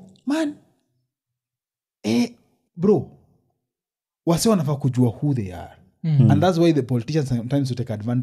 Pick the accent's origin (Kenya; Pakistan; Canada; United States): Kenya; I'm still up, I'm a Kenyan. Me ni mwananchi.